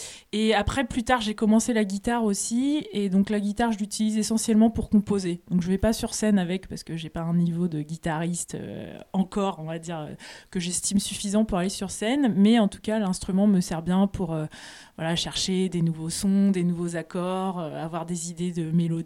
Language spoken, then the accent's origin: French; Annecy, Auvergne-Rhône-Alpes, France; also born or lived in Grenoble; Oui, je viens d'Annecy. Après, j'ai fait quelques années à Grenoble.